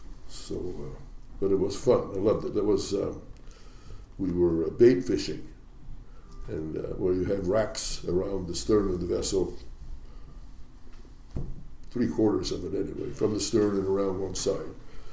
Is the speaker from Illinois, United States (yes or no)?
no; Ballard, Washington, United States; born there; Okay, I was born in Ballard, Washington. In 1934, and I was in the fishing industry probably from day one, since my father was already fishing